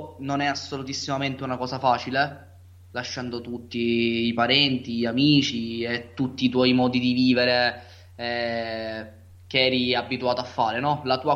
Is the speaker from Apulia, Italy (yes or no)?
no; Partinico, Sicily, Italy; vengo da Partinico, che è una piccola provincia, un piccolo paese in provincia di Palermo.